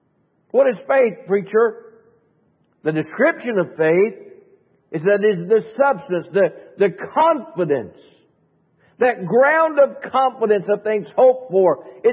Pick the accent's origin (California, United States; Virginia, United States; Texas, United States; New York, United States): Virginia, United States; now in Ohio, United States; We are from Virginia. We moved from Virginia to Ohio.